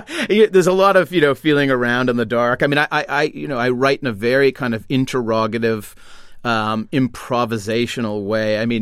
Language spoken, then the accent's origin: English; Wenham, Massachusetts, United States; Well, so I live in Topsfield. I grew up in Wenham. They're towns right next to each other up on the North Shore.